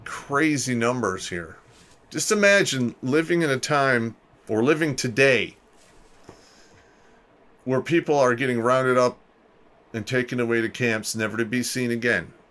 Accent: Oak Park, Michigan, United States; I grew up in Oak Park, Michigan

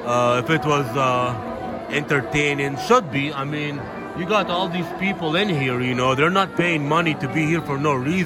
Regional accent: United States; $9 to me and you as an American, that ain't nothing.

